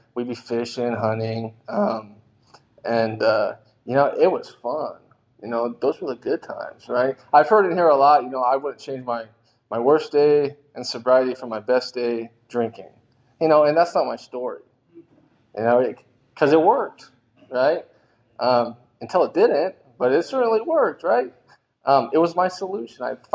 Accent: Idaho, United States; I grew up in Idaho in a smaller town, right?

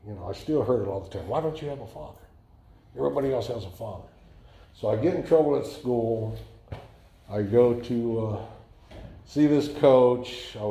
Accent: Berkeley, California, United States; I grew up in West Berkeley, rougher part of town, and my dad left when I was 2 years old.

